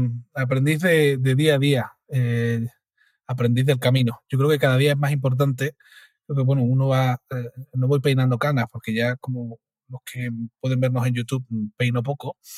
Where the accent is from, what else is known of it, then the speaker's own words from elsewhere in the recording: Cádiz, Andalusia, Spain; soy de Cádiz, ¿no?